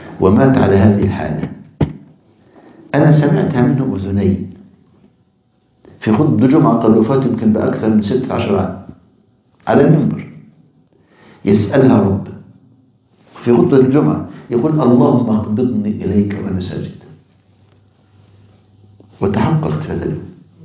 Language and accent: Arabic; Egypt; المقابر عندنا في مصر عبارة عن غرف